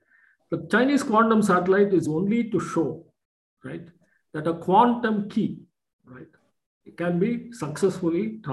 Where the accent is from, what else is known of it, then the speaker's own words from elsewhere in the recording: India; we do all the good things for the reason that we are Indian. And I mean, that's the dream with which we grew up, okay?